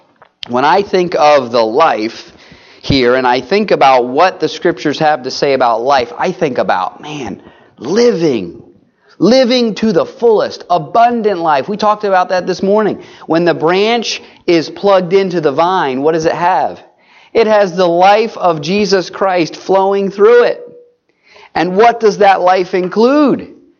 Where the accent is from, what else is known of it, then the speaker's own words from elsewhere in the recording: New Jersey, United States; Now, I'm from South Jersey, and Philly is right just down the road.